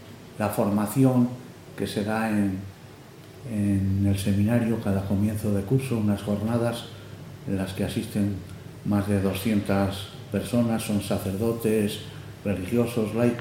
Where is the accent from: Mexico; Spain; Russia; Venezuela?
Spain; Galicia; also born or lived in Palencia; Y yo vengo de Galicia, nací en Palencia, en Castilla